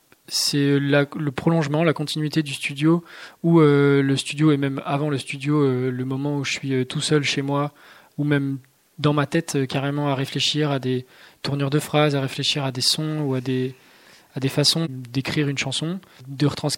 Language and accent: French; Auvergne-Rhône-Alpes, France; now in Lyon, France; Pas en Suisse, non, mais pas loin de la Suisse, en France, dans l'Ain, et en Haute-Savoie, c'est là où j'ai grandi.